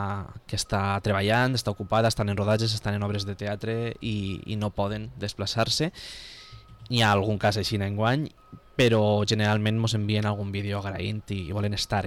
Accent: Valencian Community, Spain; perquè al final som la província de Castelló, som poquets

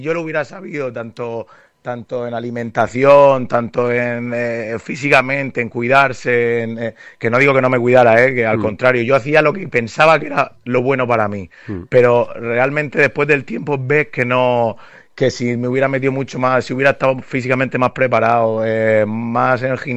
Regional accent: Orihuela, Valencian Community, Spain; ya sabes que somos de Orihuela los dos, sí.

